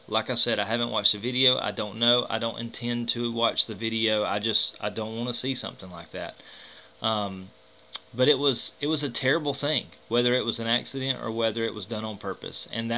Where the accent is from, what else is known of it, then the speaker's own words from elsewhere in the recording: Chesnee, South Carolina, United States; While growing up in South Carolina, in Chesney, South Carolina, I have personally witnessed my black friends be mistreated